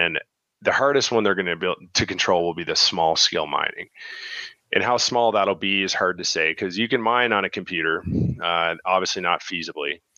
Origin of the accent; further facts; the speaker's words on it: Canada; And since we're Canadian, let's talk Canadian politics.